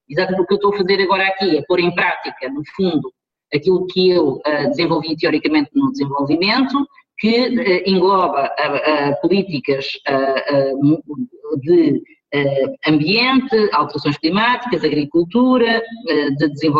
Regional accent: Coimbra, Portugal; now in Braga, Portugal; eu sou de Coimbra, e Coimbra sem saudade e sem o fado e sem o fado de saudade não existe. E portanto, como eu saí de Coimbra e fui para Braga

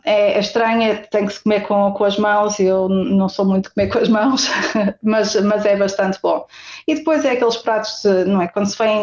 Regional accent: Covilhã, Centro, Portugal; Eu sou da Covilhã. Então, para mim também era tudo novo.

